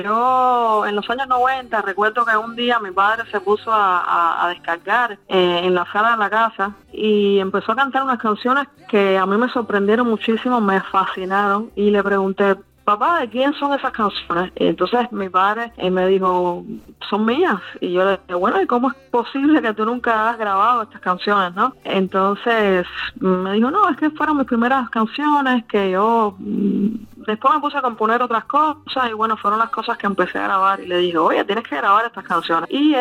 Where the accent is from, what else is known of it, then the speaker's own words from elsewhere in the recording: Cuba; Soy una cantante cubana esencialmente, ¿no?